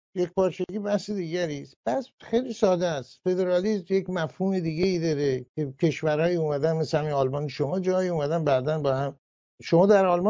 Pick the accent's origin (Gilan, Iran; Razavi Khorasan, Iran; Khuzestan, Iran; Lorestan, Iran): Khuzestan, Iran; قطعا نفت استانه که من در اونجا زاده شدم و زندگی کردم و بزرگ شدم، خوزستان بغل چاه شماره یک نفت در خاورمیانه